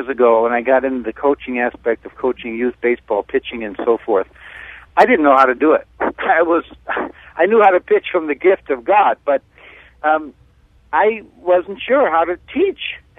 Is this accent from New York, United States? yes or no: no; South Holland, Illinois, United States; and I was raised in South Holland with the Thornwood. And Comiskey Park was my playground.